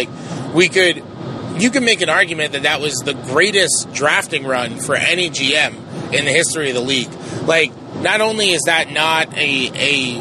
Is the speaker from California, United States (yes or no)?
no; New York, United States; the equivalent that I make is it's the equivalent, I'm from New York